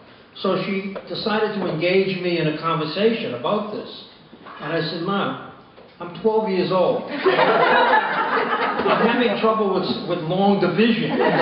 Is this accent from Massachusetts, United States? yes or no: yes; Worcester, Massachusetts, United States; I grew up in Worcester, Massachusetts in the 50s.